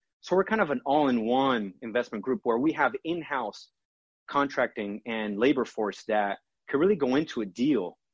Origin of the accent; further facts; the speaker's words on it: Brazil; So obviously I'm from Brazil.